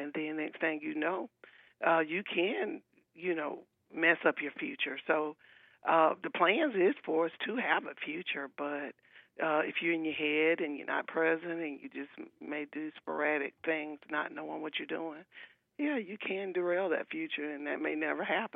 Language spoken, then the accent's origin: English; Alabama, United States; Well, I'd like to call you my homeboy because I'm originally from Alabama, too.